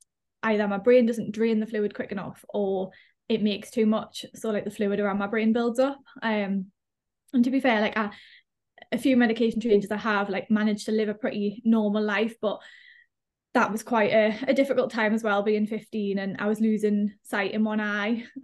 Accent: South Shields, North East England, United Kingdom; I grew up in South Shields, in a little place called Leggett. I lived in a little flat, just me and my mum, little upstairs flat

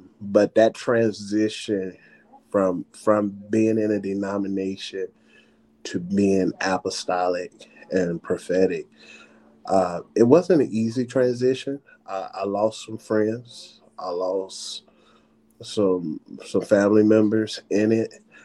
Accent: Chicago, Illinois, United States; now in Newport News, United States; Chicago, Illinois is my hometown, Chi-Town. And I reside now in Newport News, Virginia.

